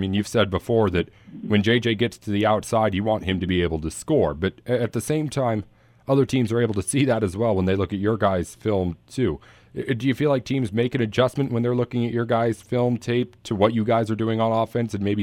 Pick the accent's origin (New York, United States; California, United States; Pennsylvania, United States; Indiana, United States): Indiana, United States; I'm from Indiana, so we gotta get that going too.